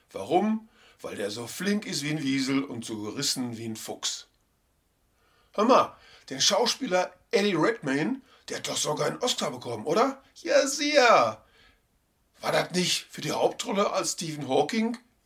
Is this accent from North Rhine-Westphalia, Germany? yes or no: yes; Schwerte, North Rhine-Westphalia, Germany; Ein lecker Bierchen aus meiner Heimatstadt in Schwerte.